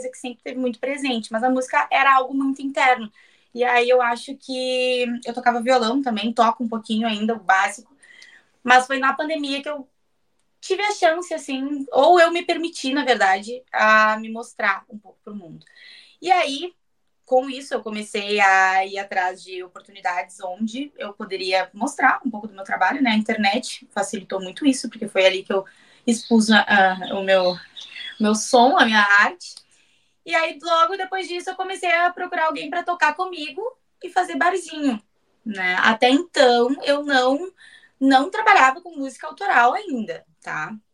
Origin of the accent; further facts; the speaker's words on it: Santa Maria, Rio Grande do Sul, Brazil; eu tenho 26 anos, eu sou natural aqui de Santa Maria, tá?